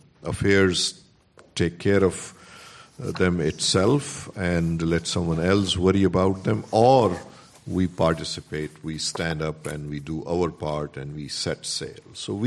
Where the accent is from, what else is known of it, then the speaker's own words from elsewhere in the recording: Charlottesville, Virginia, United States; I offer this proof to you. I come from Charlottesville, Virginia. Yes, same Charlottesville, where that ugliness was displayed on 12th of August and 13th of August.